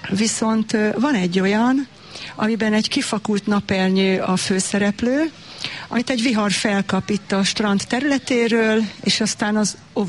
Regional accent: Solt, Bács-Kiskun, Hungary; én a Kiskunságból származom, első pillanattól kezdve, Soltról pontosabban

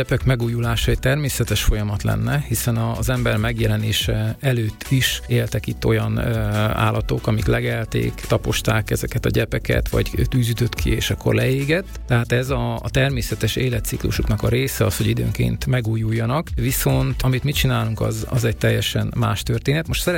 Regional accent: Debrecen, Hajdú-Bihar, Hungary; Én Debrecen egyik lakótelepén nőttem fel

